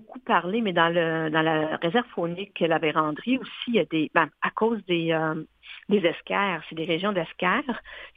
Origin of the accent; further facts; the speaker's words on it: Quebec, Canada; étant donné que je viens d'Abitibi